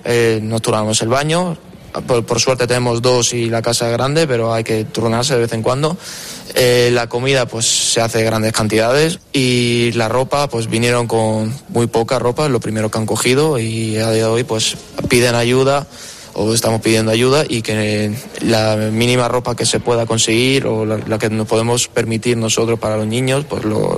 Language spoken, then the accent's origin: Spanish; Fuenlabrada, Community of Madrid, Spain; born there; aunque yo haya nacido aquí, se me puede considerar como español, mi familia viene de ahí